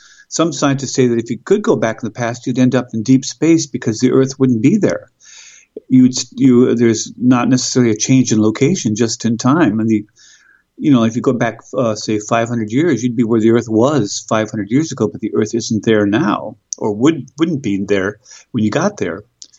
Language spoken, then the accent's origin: English; Australia; This is actually the first I've heard of it, and I'm an Australian citizen.